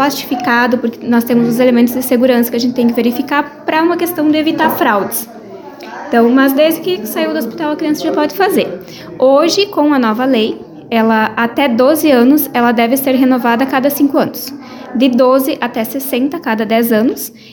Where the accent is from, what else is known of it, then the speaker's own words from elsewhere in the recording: Rio Grande do Sul, Brazil; Eu, por exemplo, sou gaúcha, tenho uma identidade no Rio Grande do Sul e tenho uma identidade aqui